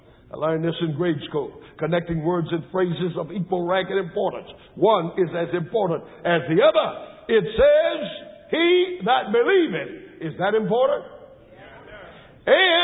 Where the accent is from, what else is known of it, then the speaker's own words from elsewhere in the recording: Washington, District of Columbia, United States; I come from Washington, D.C., where the worst team of the year was, and yet people assiduously wore their burgundy and gold to identify with the Redskins.